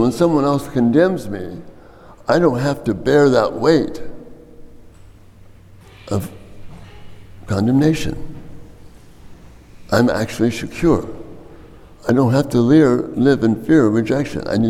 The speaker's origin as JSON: {"language": "English", "town": "Miami", "region": "Florida", "country": "United States", "tie": "born or raised there", "said": "I grew up in Miami. People really believe that."}